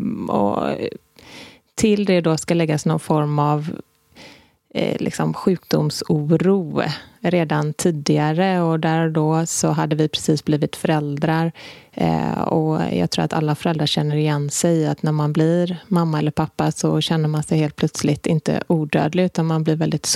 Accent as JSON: {"language": "Swedish", "town": "Gothenburg", "region": "Västra Götaland County", "country": "Sweden", "tie": "born or raised there", "accent": "Gothenburg dialect", "said": "Vi känner varandra från ungdomsåren i Göteborg. Vi är båda göteborgare, som du säkert hör på vår dialekt."}